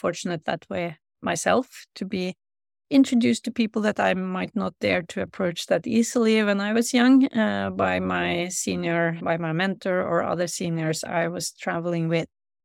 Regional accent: Norway; English is a second language; So I'm from Norway, so we are, of course, a small country.

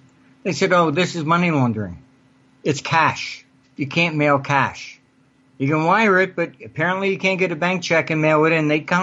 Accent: United States; I said, look, I'm an American.

